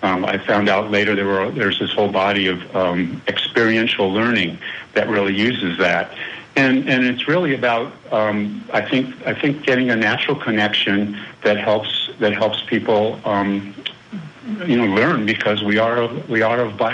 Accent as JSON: {"language": "English", "region": "Colorado", "country": "United States", "tie": "born or raised there", "said": "since I was very young and growing up in Colorado in the mountains and really enjoying the outdoors"}